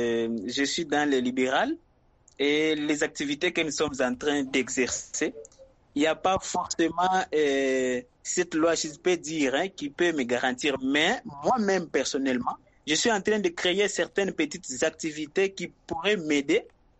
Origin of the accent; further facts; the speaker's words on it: DR Congo; précisément ici chez nous en RDC.